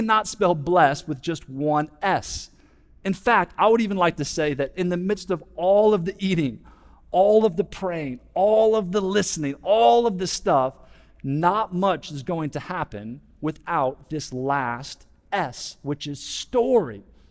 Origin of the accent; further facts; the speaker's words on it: Indiana, United States; My story is I grew up in Indiana, and I was surrounded by cornfields and basketball.